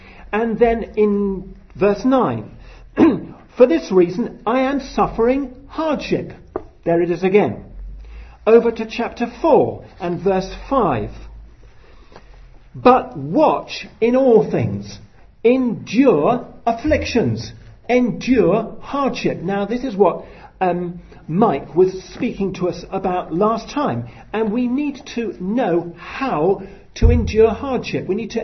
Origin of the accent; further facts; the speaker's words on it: United Kingdom; We're British, most of us. Thank God, not all of us, but most of us. And we are renowned for our stiff upper lip.